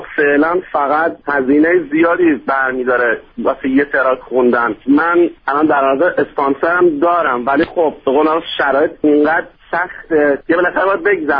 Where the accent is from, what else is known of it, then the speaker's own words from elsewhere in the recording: Bandar Lengeh, Hormozgan, Iran; خودم مال بندر لنگی هستش، یک از شهرهای بندر عباس